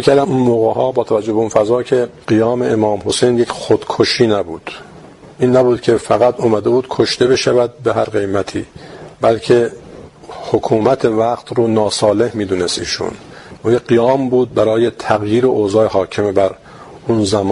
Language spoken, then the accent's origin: Persian; Tehran, Tehran Province, Iran; ما در محله سرچشمه و پامنار زندگی می کردیم. من در همونجا به دنیا آمدم، در سال 42 در همین پامنار من به مدرسه می رفتم